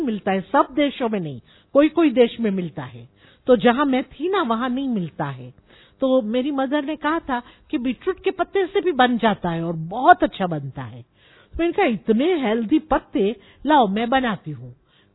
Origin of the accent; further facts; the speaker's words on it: Zimbabwe; also born or lived in Zambia; now in Kenya; मेरा लौकिक जन्म जैम्बिया में हुआ, मैं बड़ी जिम्बाब्वे में हुई, और अभी इतने साल से केन्या में रह रही हूं।